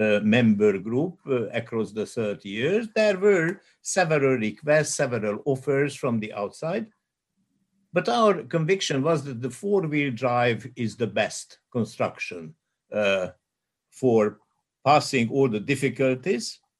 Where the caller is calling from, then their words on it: Budapest, Hungary; English is a second language; I'm speaking from Budapest, a few kilometers distance from the place where the Visegrad Declaration was signed 30 years ago